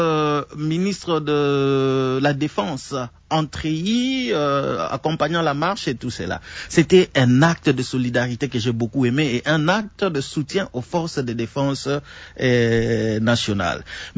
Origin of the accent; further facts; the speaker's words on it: DR Congo; Moi, je suis Congolais, je défends la RDC